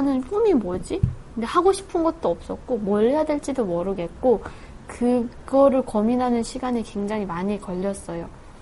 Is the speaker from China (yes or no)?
no; North Korea; now in South Korea; 북한에서 왔다라는 꺼리표는 늘 있고 그게 없어지는 게 아니기 때문에